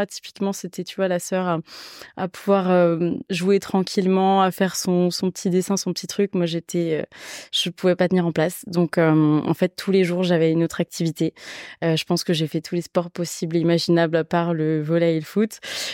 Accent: Mulhouse, Grand Est, France; Alors effectivement, j'ai grandi à Mulhouse. Je suis née à Mulhouse en Alsace, pas loin de la Suisse, et on habitait dans la campagne entre Mulhouse et Bâle.

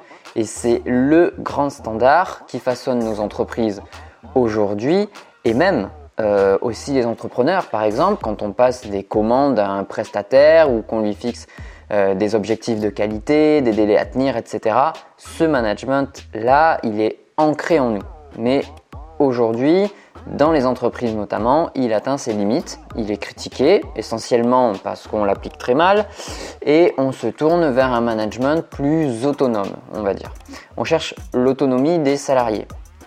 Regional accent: France; qu'on appellerait chez nous en France

